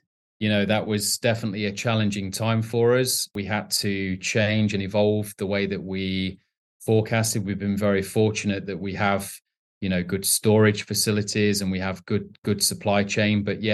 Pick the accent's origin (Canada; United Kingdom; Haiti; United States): United Kingdom; both in the US location as well as the UK location, where obviously I'm based, as you can tell from my accent.